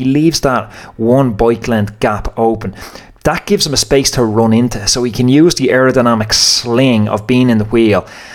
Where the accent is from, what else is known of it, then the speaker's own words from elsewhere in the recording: Ireland; accent: Irish; You know, obviously, if you can't tell from my accent, I'm Irish.